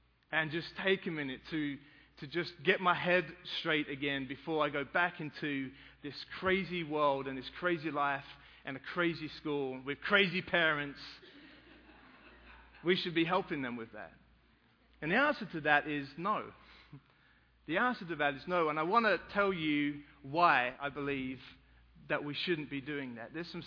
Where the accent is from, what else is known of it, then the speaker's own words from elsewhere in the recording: England, United Kingdom; now in United States; when I grew up in England, it was a little bit different.